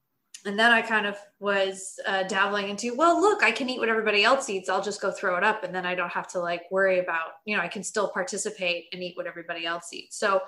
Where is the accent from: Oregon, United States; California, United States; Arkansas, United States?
California, United States; Los Angeles; So I grew up in Los Angeles where, you know, there's a lot of pressure.